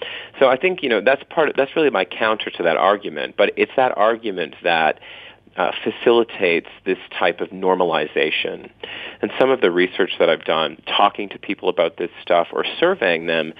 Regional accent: Canada; now in Australia; Well, maybe 7 years ago now, I moved from Canada, where I grew up, to Australia, where I live now.

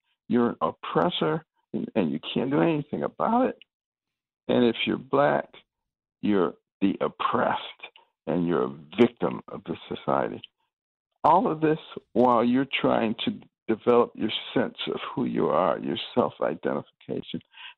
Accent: Detroit, Michigan, United States; also born or lived in Boston; You know, I grew up in Detroit and Boston, 50s and 60s.

